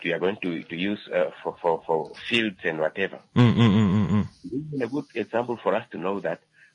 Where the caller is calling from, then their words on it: Windhoek, Khomas, Namibia; I'm calling you from Windhoek.